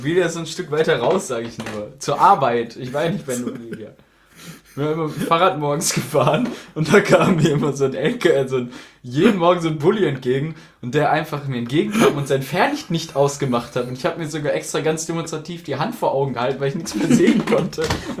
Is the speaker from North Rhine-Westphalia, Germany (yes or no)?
yes; Rheda, North Rhine-Westphalia, Germany; born there; Aber gebürtig aus Räder.